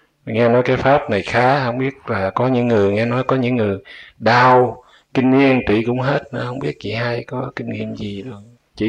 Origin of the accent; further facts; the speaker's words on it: U Minh, Kien Giang, Vietnam; Em thì quê quán ở dưới miệt U Minh, tỉnh Thạch Giá, rồi sau nhỏ lớn lên lên Sài Gòn học tập và làm việc ở đó